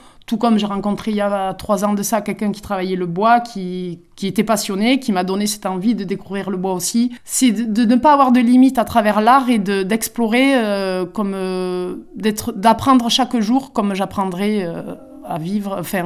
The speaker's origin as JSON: {"language": "French", "town": "Hontanx", "region": "Nouvelle-Aquitaine", "country": "France", "said": "D'accord, donc je suis d'Hontanx. Après je suis partie m'installer à Perquis."}